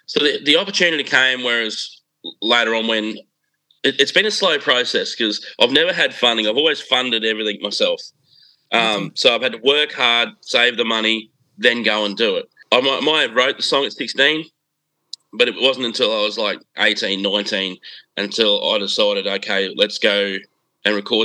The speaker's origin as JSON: {"language": "English", "town": "Charleville", "region": "Queensland", "country": "Australia", "said": "I'm from Charterville, outback Queensland"}